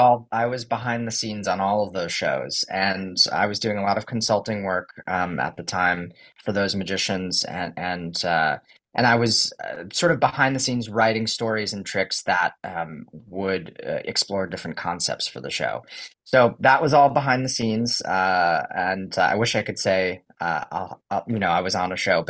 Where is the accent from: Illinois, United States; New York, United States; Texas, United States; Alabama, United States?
New York, United States; Dobbs Ferry; I grew up in Dobbs Ferry, New York